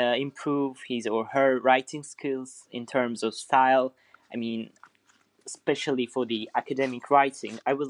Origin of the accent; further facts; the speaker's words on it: Azerbaijan; English is a second language; I come from Azerbaijan. My German level is between B2 and C1.